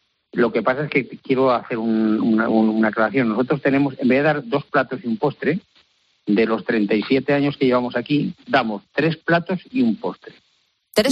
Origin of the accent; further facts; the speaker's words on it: Madrid, Community of Madrid, Spain; Mi madre era de Zaragoza, mi padre era de Madrid y nosotros somos de Madrid los tres.